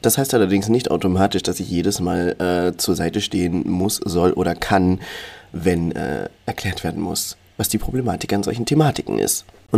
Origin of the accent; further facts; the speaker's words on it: Hamburg, Germany; also born or lived in Baden-Württemberg; sage ich auch einfach aus Hamburg, denn da komme ich her. Wenn dann noch weiter gefragt wird, ja, aber wo kommst du wirklich her, sage ich aus Baden-Württemberg, denn auch da komme ich her.